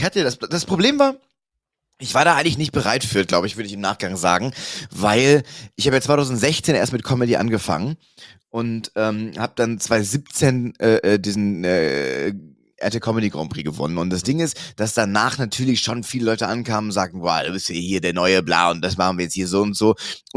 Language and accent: German; Cologne, North Rhine-Westphalia, Germany; Köln und sowas, wo ich herkomme, hat sich auch gut verkauft und so.